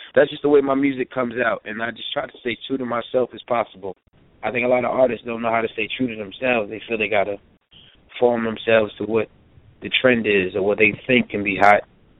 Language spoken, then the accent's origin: English; New York City, New York, United States; Well, I'm from the Bronx, New York, but I started my hip-hop here in South Carolina.